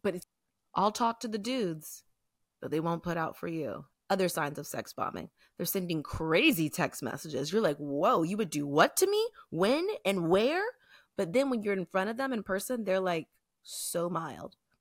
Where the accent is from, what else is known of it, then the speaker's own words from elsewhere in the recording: the Carolinas, United States; because, you know, I'm from the Carolinas.